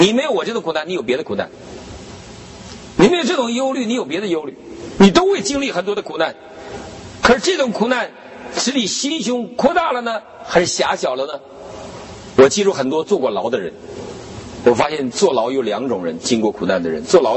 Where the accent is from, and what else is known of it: China